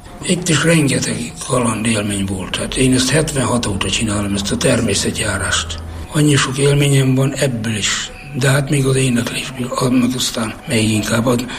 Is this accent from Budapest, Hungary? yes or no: no; Nyíradony, Hajdú-Bihar, Hungary; Nyiradonyban, 1950-ben. Régi paraszti világban nőttem fel, ahol benne voltunk a természetben.